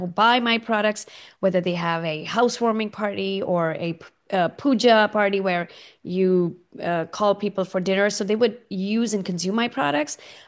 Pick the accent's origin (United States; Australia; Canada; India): India; I grew up in India eating on banana leaves.